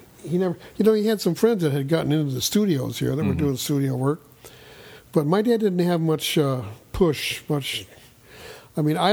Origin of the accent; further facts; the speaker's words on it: Des Moines, Iowa, United States; I'm from Des Moines, Iowa.